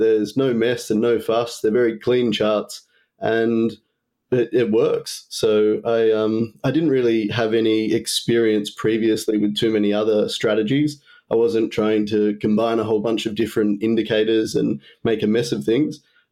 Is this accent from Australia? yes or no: yes; Tasmania, Australia; I'm from Tasmania. I'm in my 30s.